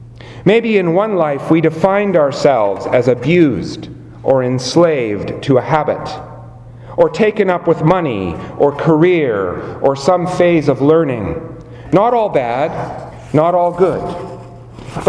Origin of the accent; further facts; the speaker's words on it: Canada; I hope that I'm not living or doing something simply because I'm a Canadian.